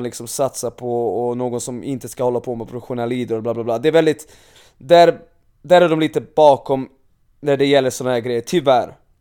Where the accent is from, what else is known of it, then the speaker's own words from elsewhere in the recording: Serbia; Jag född och uppvuxen i Serbien.